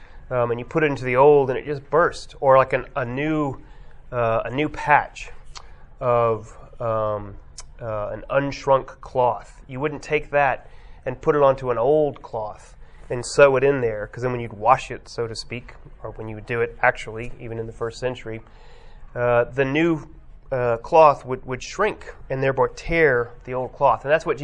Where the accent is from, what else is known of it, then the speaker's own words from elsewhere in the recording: Texas, United States; I grew up in Texas, most of y'all know that.